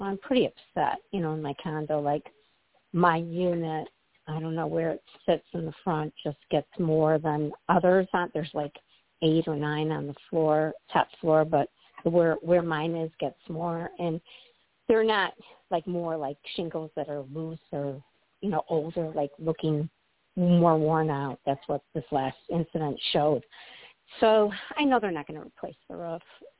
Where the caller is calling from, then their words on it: Midwest, United States; I'm calling from the Midwest in the U.S., not U.K.